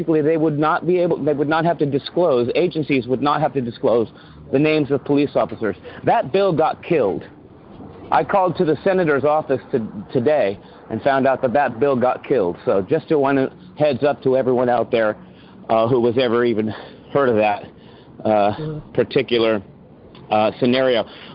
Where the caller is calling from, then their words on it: California, United States; I'm calling from Northern California, everybody.